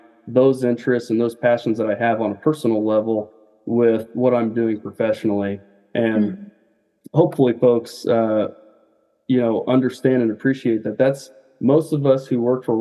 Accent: Kansas, United States; I'm originally from Kansas. I'm from between Hays and Great Bend originally. And, some people will call it Central Kansas. Some people call it Western Kansas.

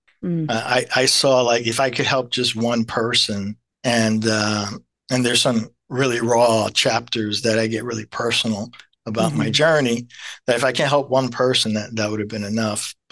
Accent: Elizabeth, New Jersey, United States; I began my teaching career back in my hometown, Elizabeth.

